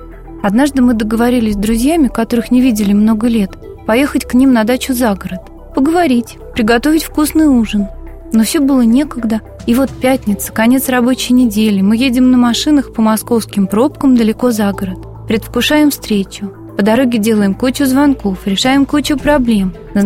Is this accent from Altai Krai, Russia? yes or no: no; Moscow, Russia; я профессиональный москвич.